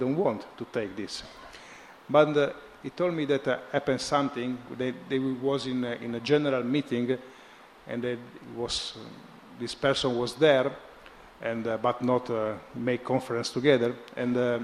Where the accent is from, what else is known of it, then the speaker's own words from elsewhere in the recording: Italy; English is a second language; I come from Italy, and of course the situation there is quite different than in India.